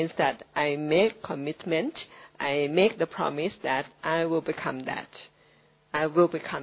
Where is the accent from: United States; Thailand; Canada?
Thailand; English is a second language; from Thailand.